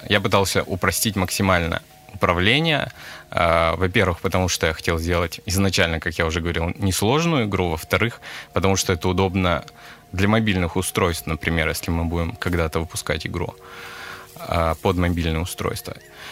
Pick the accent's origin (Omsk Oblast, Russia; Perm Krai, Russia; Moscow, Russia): Perm Krai, Russia; Perm; оба мы из Перми